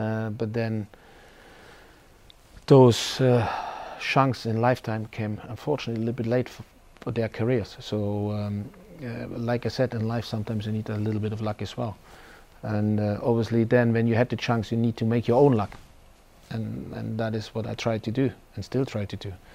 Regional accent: Germany; English is a second language; moved away as an adult; one day I would like to have the experience to manage in my home country. I've been out of my home country for quite some time.

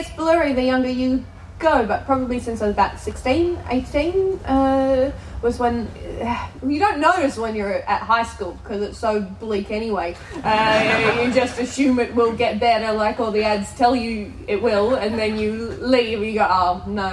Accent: Australia; I'm just passing it off as Australian over here. It's great. I fuck up my words in Australia all the time.

